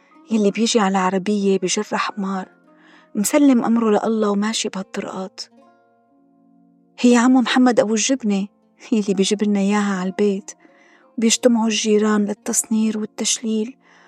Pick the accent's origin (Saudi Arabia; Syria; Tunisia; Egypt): Syria; Aleppo, Aleppo Governorate; moved away; أنا من مواليد مدينة حلب، عشت فيها من يوم ولادتي لسنة 2016. طبعاً أنا بعشق مدينتي بكل تفاصيلها وبحبها كتير كتير. ليلي ما بيعرف حلب، حلب هي مدينة بشمال غرب سوريا، وهي تعتبر من أكبر المحافظات السورية